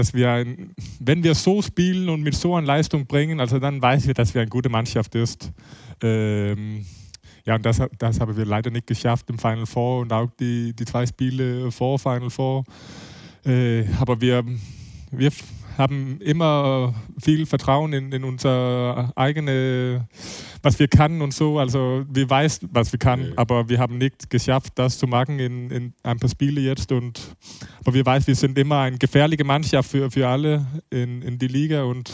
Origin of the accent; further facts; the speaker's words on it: Denmark; German is a second language; Und in meiner Heimat in Dänemark gibt es auch Zuschauer jetzt.